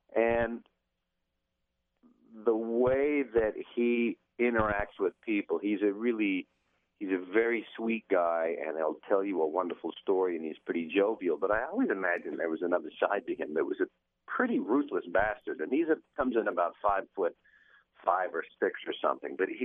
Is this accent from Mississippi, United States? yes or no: no; Marshalltown, Iowa, United States; But, you know, growing up in Marshalltown in 83 was not nearly as sexy as this show.